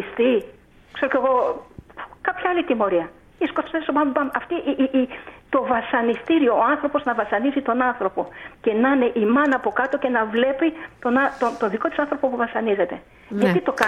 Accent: Hydra, Attica, Greece; Να πω κάτι για το νησί μου το αγαπημένο, την Ίδρα.

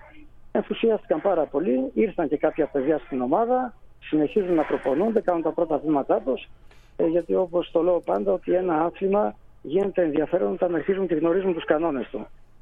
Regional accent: Poland; now in Veria, Greece; Λοιπόν, εγώ ήρθα από την Πολωνία στην Ελλάδα. Εκεί γεννήθηκα, εκεί μεγάλωσα. Εκεί έπαιζα πινκ-πονγκ σε νεαρή ηλικία. Ήρθα εδώ το 1982

